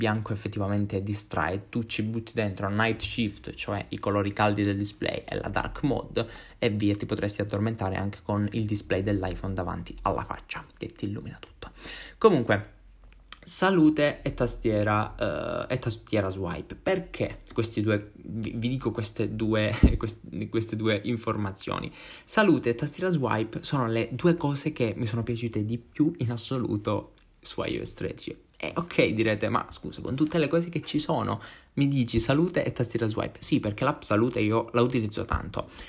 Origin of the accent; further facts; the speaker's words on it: Calabria, Italy; accent: Calabrian; Sono stato un mese giù in Calabria, perché io sono calabrese, lo sentite dall'accento